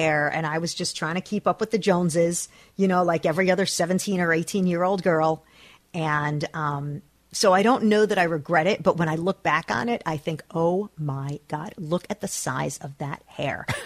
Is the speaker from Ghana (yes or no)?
no; New Jersey, United States; I mean, I grew up in Jersey. There were a lot of mullets.